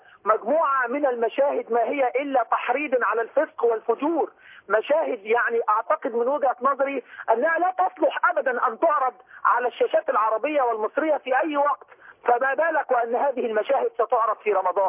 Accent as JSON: {"language": "Arabic", "country": "Egypt", "said": "انا مصري مسلم"}